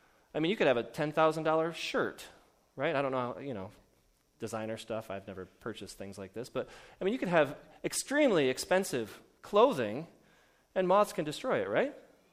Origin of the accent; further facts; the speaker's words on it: Illinois, United States; I grew up in Illinois, and I thought, oh, I got to have them.